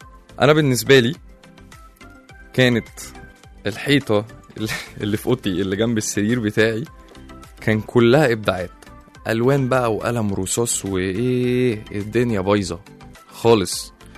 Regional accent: Egypt; احنا كمصريين, بس الفيرجن القديم بتاعنا شويه مصريين القدامى الفراعنه

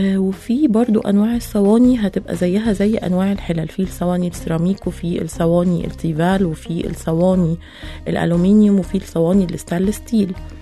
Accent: Egypt; وحتت كتيرة قوي عندنا في مصر ممكن نلاقي فيها أشكال حلوة قوي للمعالق دي

